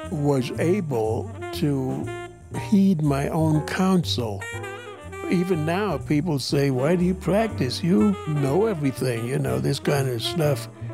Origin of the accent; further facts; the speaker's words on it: New York, United States; I was born in Harlem proper, which was sort of the lowlands. And then we moved up on the hill, which was sort of a upscale area.